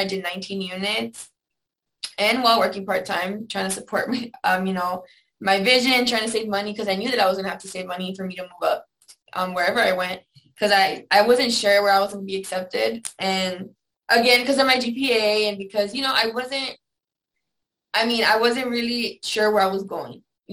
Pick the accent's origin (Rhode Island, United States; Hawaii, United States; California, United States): California, United States; El Centro; I'm from El Centro, California. It's in the Imperial Valley. And we're across the border from Mexicali.